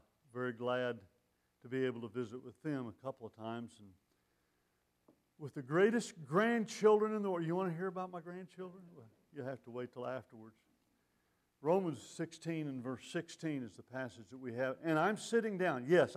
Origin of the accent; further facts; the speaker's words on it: Abilene, Texas, United States; born there; Texas is a wonderful place, and I was born in Texas, in Abilene, Texas, and drove through there twice.